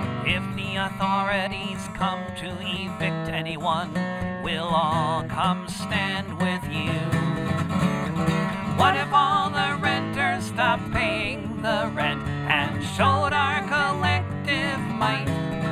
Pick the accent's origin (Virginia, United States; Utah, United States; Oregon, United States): Oregon, United States; Portland; from Portland, Oregon